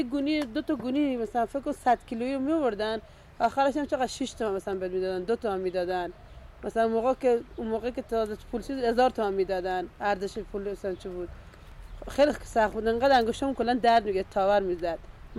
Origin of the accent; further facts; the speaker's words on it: Afghanistan; now in Iran; من افغانستانی هستم، الان 32 سالمه.